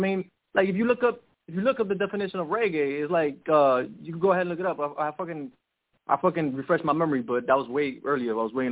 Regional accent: Bronx, New York, United States; from the Bronx.

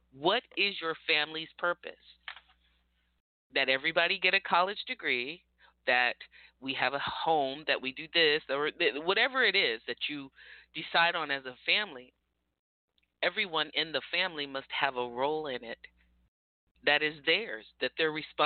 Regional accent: California, United States; I'm from California.

